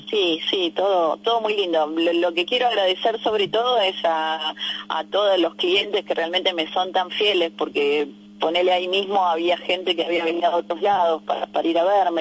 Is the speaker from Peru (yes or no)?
no; Argentina; yo a veces prefiero más ser argentina